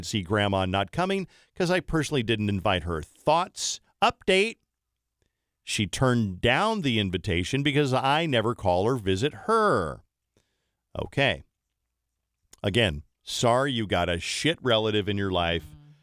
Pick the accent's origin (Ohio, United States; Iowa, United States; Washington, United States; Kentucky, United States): Ohio, United States; Growing up in Ohio, we would have Red Pop floats, like a root beer float, but with Big Red.